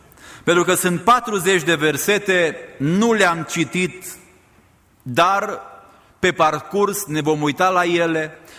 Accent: Romania; Acum, noi care am crescut în România, venim din România, știm ce înseamnă silă.

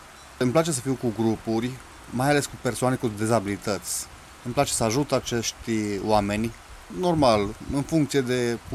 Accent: Cluj-Napoca, Cluj County, Romania; sunt din Cluj-Napoca

